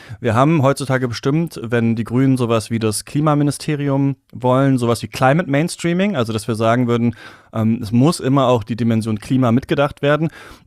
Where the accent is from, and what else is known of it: East Germany, Germany; born there